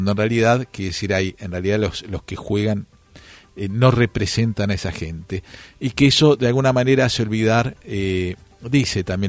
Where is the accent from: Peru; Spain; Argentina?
Argentina; nos une como argentinos, sí, es parte de nuestra esencia, es parte de nuestra naturaleza, es parte de lo que somos.